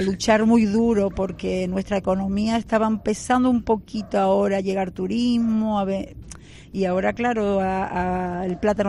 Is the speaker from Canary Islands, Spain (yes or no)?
yes; Canary Islands, Spain; como canarios yo creo que nos olvidamos